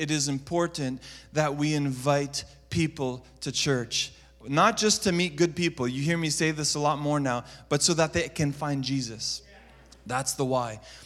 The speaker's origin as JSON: {"language": "English", "town": "Montreal", "region": "Quebec", "country": "Canada", "tie": "born or raised there", "said": "But growing up, I grew up in Montreal, and our church was called Emmanuel Pentecostal Christian Church."}